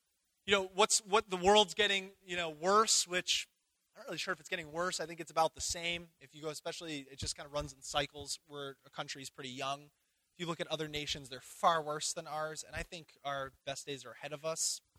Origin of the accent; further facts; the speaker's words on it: Ireland; I'm Irish. I can't speak anything. I struggle with English.